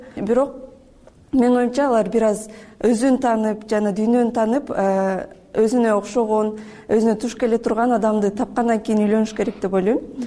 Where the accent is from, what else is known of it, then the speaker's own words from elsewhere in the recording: Osh, Osh Region, Kyrgyzstan; Мен негизи Оштонмун. Ал тарапта көбүнчө эле 11-чи классты бүткөндөн кийин көп эле үйлөнүп башташат.